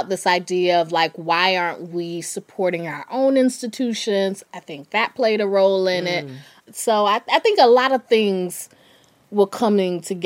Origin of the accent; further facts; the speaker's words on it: North Carolina, United States; I'm from North Carolina.